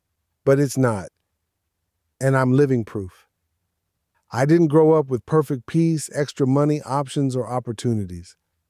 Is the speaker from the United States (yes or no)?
yes; Lincoln Heights, United States; Growing up in Lincoln Heights taught me one lesson early.